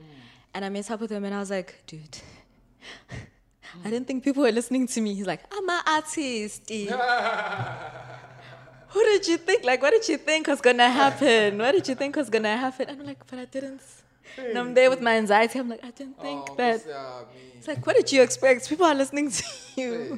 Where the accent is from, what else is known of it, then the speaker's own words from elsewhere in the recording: Durban, KwaZulu-Natal, South Africa; I am from Durban. Born and raised in Durban. All my life. Born and bred in Durban, particularly in Pinetown, which is like a small town. It's just a middle class small town.